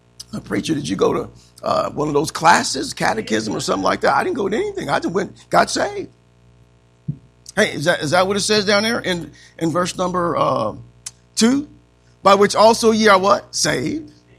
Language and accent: English; Joliet, Illinois, United States; born there; you'll see that I was born in Joliet, Illinois, February 28th at St. Joseph's Hospital.